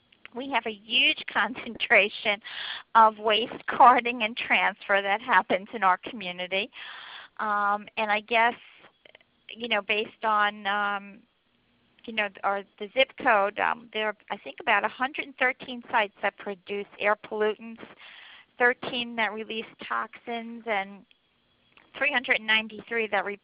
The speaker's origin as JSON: {"language": "English", "town": "Brooklyn", "region": "New York", "country": "United States", "tie": "born or raised there", "said": "as a child, I grew up near the Gowanus Canal"}